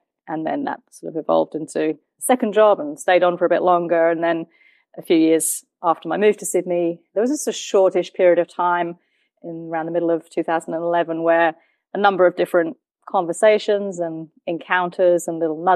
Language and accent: English; London, United Kingdom; So I grew up in England, in suburban North London. I grew up in a Christian family, and so I've been going to church all my life